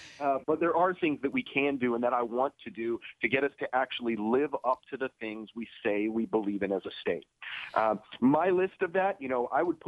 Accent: Maryland, United States; I mean, I grew up in Maryland. Maryland means nothing to anyone, even people in Maryland.

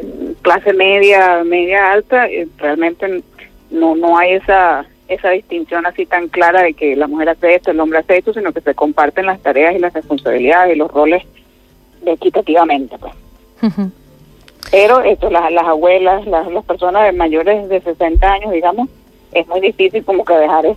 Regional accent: Venezuela; now in Turkey; yo soy venezolana casada con un turco y la mayoría de mis amistades acá son similares, o sea, mujeres extranjeras que se casaron con hombres turcos, ¿no?

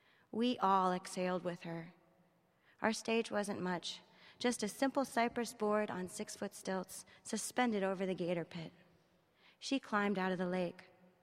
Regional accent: Florida, United States; when I went to my home state of Florida, I don't know if there are any Floridians here, no one is impressed, right?

